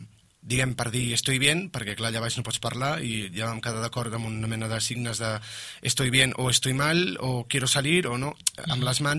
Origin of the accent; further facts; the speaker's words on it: Cerdanyola del Vallès, Catalonia, Spain; per Cerdanyola, com que és el meu poble, diguem, ja m'ho conec i ja vaig caminant.